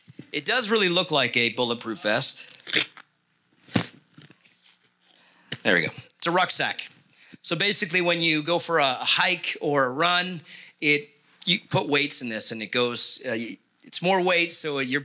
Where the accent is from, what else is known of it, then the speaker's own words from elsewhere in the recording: United States; I'm sorry, I'm American. I've been raised around here.